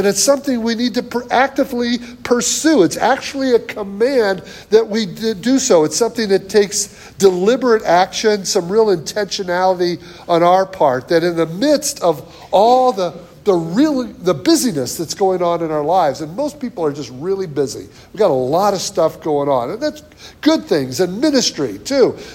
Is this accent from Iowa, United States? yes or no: no; Michigan, United States; moved away as an adult; now in Chicago, United States; I grew up in Michigan. It's my home state. Graduated from the University of Michigan. I went to seminary in the Boston area. A few years in Virginia as evangelism discipleship pastor. And then we moved almost 40 years ago to Chicago.